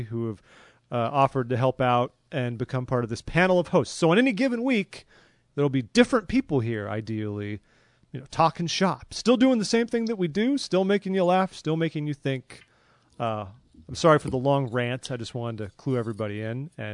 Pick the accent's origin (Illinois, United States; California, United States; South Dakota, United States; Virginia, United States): California, United States; I mean, I grew up in California, and even though it's California